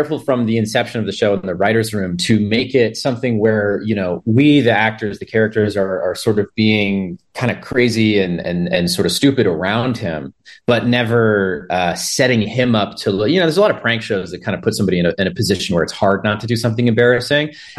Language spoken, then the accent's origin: English; Pennsylvania, United States; born there; now in Philadelphia, United States; Yeah, well, I was born in Central Pennsylvania, and then I moved to Philly and went to school there and stuff.